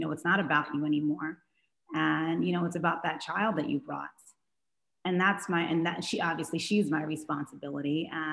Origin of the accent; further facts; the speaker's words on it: New York City, New York, United States; especially as immigrants, you know, growing up in New York City, growing up in the 80s during the crack epidemic, you know, we're living in, you know, project housing.